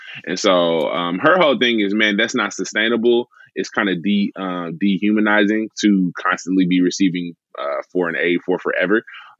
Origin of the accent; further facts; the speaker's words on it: Memphis, Tennessee, United States; And I grew up in Memphis my whole life